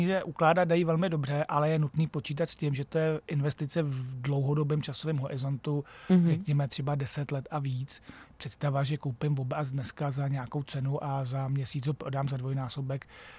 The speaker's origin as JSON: {"language": "Czech", "region": "Sudetes", "country": "Czechia", "tie": "born or raised there", "said": "já jsem vyrůstal v Sudetech v 70. letech"}